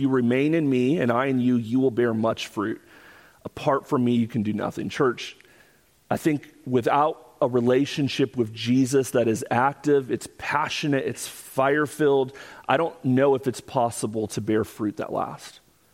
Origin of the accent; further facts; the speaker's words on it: Florida, United States; Growing up in Florida, we have the privilege of having a fruit in our state that many of us enjoy.